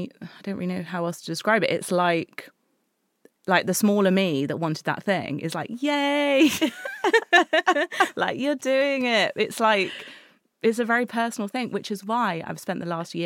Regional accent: Exeter, South West England, United Kingdom; And I think for me, I feel very, very lucky, because I grew up in Exeter.

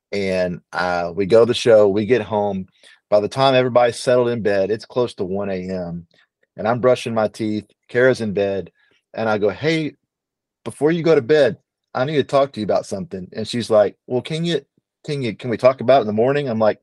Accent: Beaumont, United States; back through my youth pastor growing up in Beaumont, really opened our eyes to just this.

